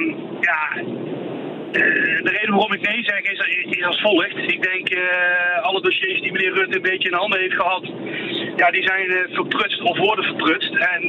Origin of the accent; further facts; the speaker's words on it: Eindhoven, North Brabant, Netherlands; Ik ben wel Eindhovenaar